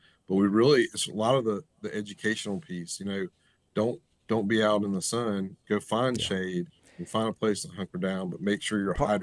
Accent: Henderson County, North Carolina, United States; now in Charlotte, United States; I'm from Henderson County, and so I grew up without air conditioning. We had attic fans

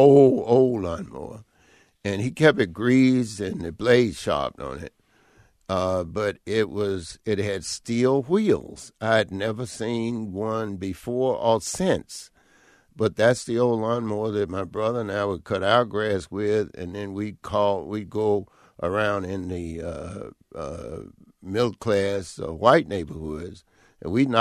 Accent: High Point, North Carolina, United States; We grew up poor. My grandmother raised me, and we lived in the poor section of town

